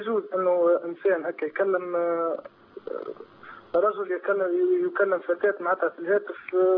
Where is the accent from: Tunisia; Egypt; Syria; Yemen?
Tunisia; أنا من تونس